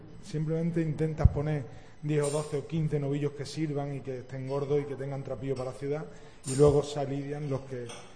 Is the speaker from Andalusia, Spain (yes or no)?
yes; Huelva, Andalusia, Spain; yo me considero que soy una persona de Huelva, aunque no viva aquí, vive en el campo